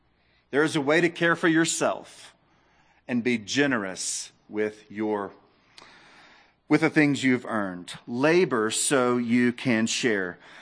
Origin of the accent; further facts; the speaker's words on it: the South, United States; I'm from the South. It's not uncommon to, when you're driving through the South on country roads, to smell a dead skunk.